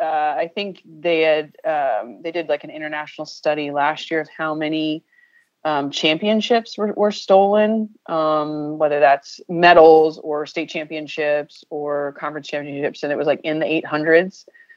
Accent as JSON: {"language": "English", "region": "Connecticut", "country": "United States", "tie": "born or raised there", "said": "I grew up in Connecticut, was on this particular track in New Britain, Connecticut."}